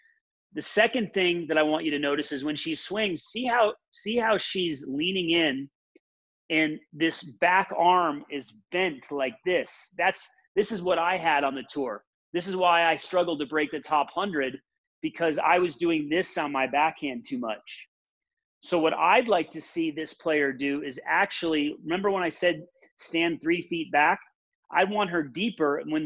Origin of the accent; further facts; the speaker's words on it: Jersey City, New Jersey, United States; We grew up together in Jersey City